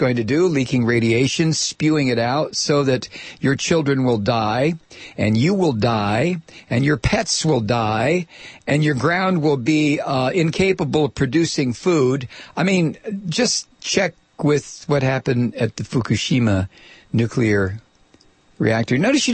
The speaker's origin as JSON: {"language": "English", "town": "Toledo", "region": "Ohio", "country": "United States", "tie": "born or raised there", "said": "Toledo, my hometown, that has failed several times."}